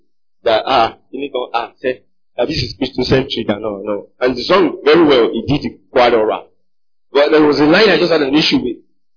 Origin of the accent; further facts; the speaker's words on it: Delta, Nigeria; Delta State.